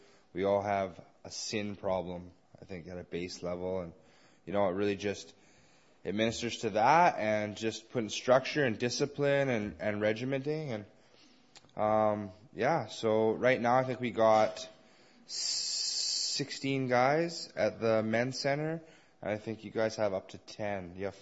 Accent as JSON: {"language": "English", "town": "Victoria", "region": "British Columbia", "country": "Canada", "tie": "born or raised there", "also_born_or_lived": "Nanaimo", "said": "I was born in Nanaimo, raised in Victoria."}